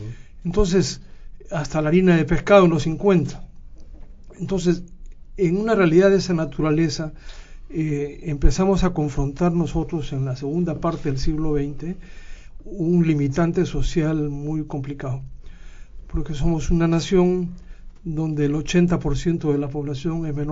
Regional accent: Peru; nosotros como peruanos tenemos un problema interno

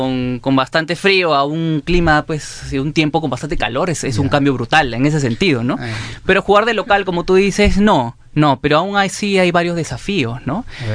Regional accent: Piura, Peru; Yo soy de Piura.

